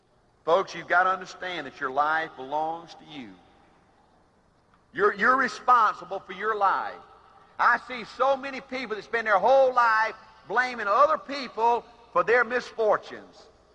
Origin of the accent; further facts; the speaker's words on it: Cairo, Georgia, United States; I was in Cairo, Georgia, 2 weeks ago, my hometown. I saw some of my classmates, and it shocked me how old they looked.